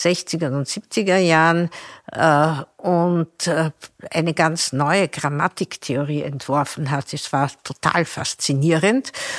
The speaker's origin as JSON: {"language": "German", "town": "Belgrade", "country": "Serbia", "tie": "born or raised there", "said": "Ich bin in Belgrad aufgewachsen"}